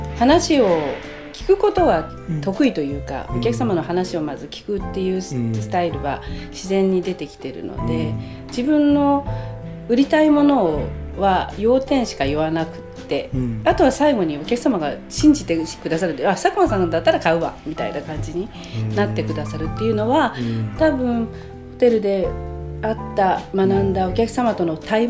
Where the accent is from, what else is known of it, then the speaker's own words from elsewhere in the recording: Fukushima, Japan; 実は私の実家が福島にありまして、